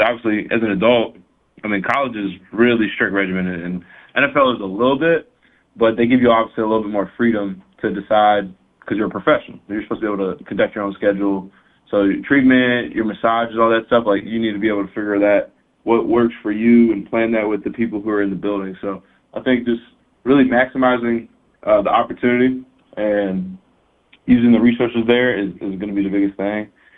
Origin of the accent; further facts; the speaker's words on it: Florida, United States; I'm not born in Florida, but I was raised in Florida.